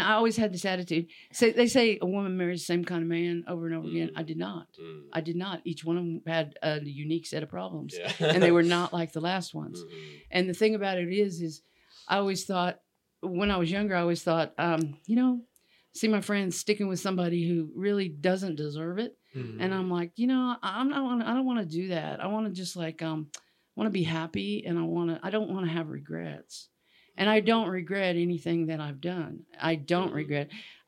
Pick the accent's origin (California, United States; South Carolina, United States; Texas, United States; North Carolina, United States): California, United States; Coronado; born there; I'm a Navy brat. Okay, so I was born in. I was born in San Diego, but it's not really San Diego. I was born in Coronado, on the island of Coronado, which is a military annex.